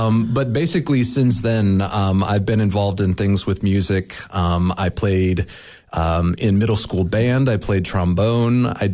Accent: Blacksburg, Virginia, United States; Blacksburg, Virginia was definitely a college town. When I grew up in Blacksburg.

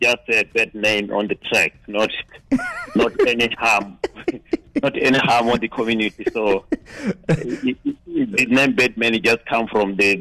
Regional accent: Tutume, Central District, Botswana; So I was born in Tutume. That's a village northeast from Havroni. It's about 600 kilometers from Havroni.

